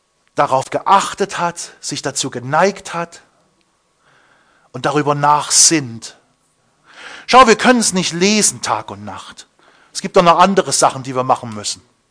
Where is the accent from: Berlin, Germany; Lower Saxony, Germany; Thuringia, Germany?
Thuringia, Germany; Wir kommen hier aus dem Thüringer Wald. Es gibt überall Wasserbäche.